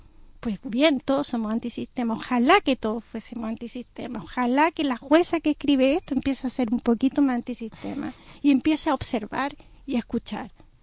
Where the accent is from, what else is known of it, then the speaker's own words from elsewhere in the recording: Chile; O sea, yo soy chilena